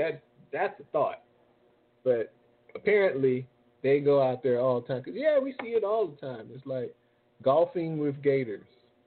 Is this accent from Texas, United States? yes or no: no; New Orleans, Louisiana, United States; maybe it's because I'm from New Orleans. I grew up there. And Mardi Gras, the horses, and they doo-doo everywhere.